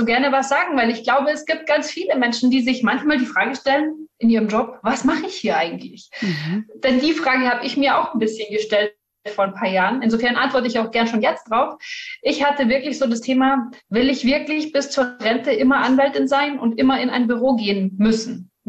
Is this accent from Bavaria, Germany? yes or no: yes; Bavaria, Germany; Ein bisschen südlich von München wohne ich. Eigentlich komme ich aus dem Norden von München